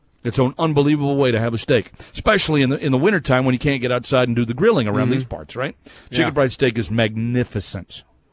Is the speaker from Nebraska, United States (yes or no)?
no; Texas, United States; I mean, I'm from Texas, so this is serious.